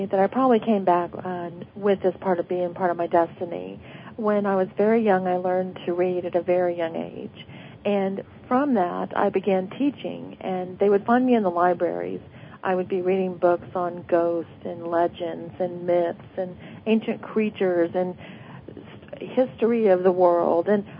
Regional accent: Louisiana, United States; And I'm from Louisiana, and at the time I was born, no one had ever heard of a name like this.

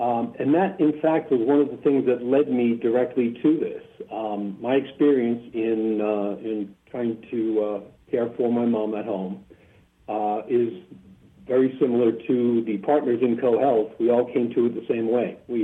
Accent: Boston, Massachusetts, United States; moved away as an adult; also born or lived in Southern California / Dubai; now in Florida, United States; I grew up in Boston, lived out on the West Coast for 10 years in Southern California, spent 23 years in Dubai, and I've been back here now in Florida for the last 5 or 6 years.

